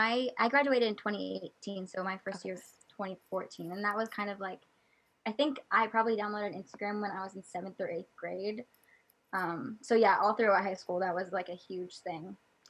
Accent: Iowa, United States; Well, I live in Iowa. I grew up here. I live here now, and I am a sophomore this year at the University of Iowa, so I still live pretty close to my hometown, which is nice, and I'm 20 years old.

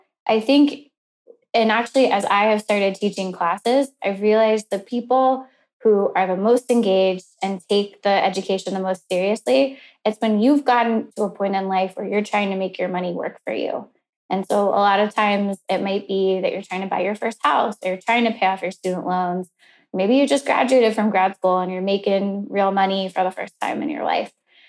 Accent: Houston, Texas, United States; I grew up in Houston with a really close-knit family.

